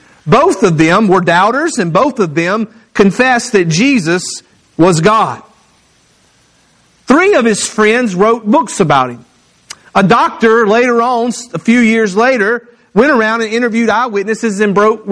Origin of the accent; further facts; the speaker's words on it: Mississippi, United States; now in Louisiana, United States; Well, we're in Louisiana parish. I'm from Mississippi. We have counties.